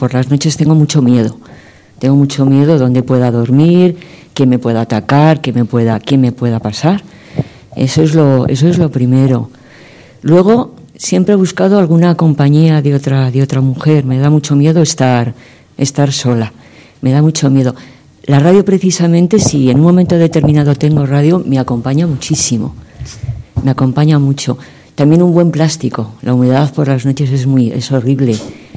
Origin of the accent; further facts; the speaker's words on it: Madrid, Community of Madrid, Spain; de Madrid y me alegro mucho de esta pregunta